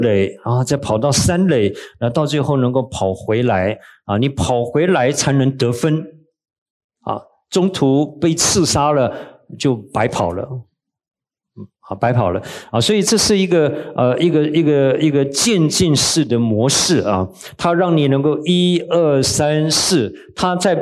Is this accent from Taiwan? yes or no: yes; Taiwan; 我们在台湾长大的，从小台湾的少棒队就是好几次拿了世界冠军